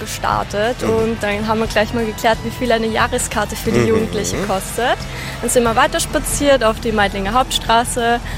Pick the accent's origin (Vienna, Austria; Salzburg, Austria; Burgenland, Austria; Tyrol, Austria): Burgenland, Austria; Nein, ich komme aus dem Burgenland.